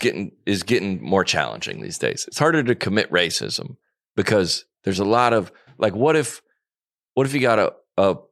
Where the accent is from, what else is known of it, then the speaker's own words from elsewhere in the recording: Omaha, Nebraska, United States; Now I work for, I grew up in Omaha.